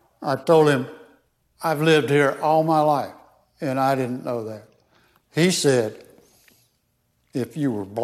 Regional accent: Knoxville, Tennessee, United States; I'm from Knoxville, Tennessee.

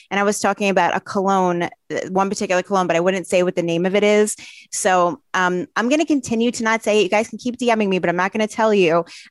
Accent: Brooklyn, New York, United States; accent: New York; growing up in Brooklyn, when I hear, even though I don't think to other people it's sexy, but to me, it's comforting to hear a fellow like New Yorker accent.

